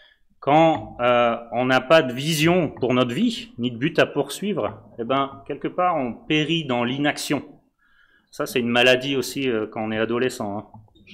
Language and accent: French; Hauts-de-France, France; Bon, désolé les nordistes qui m'écoutent, je suis un nordiste aussi.